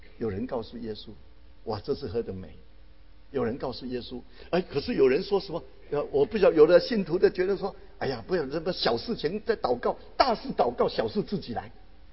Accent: Taiwan; now in North America; 我们台话叫呵呵

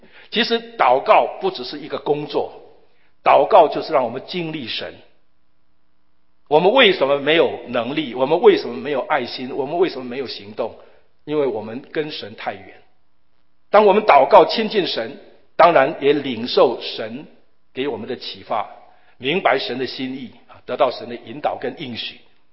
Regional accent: China; 我们中国人这个很多的用词就包含了一些感觉哈

